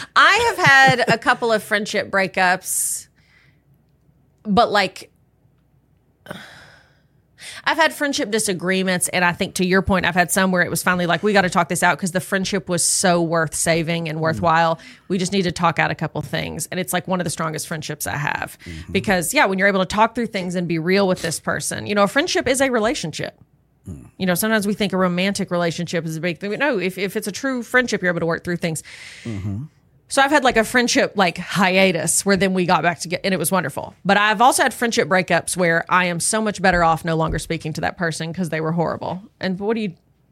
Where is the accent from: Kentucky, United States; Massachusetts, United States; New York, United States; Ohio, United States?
Kentucky, United States; Like a cutting board, or we're from Kentucky, like a bourbon barrel head that says like our first home in the address.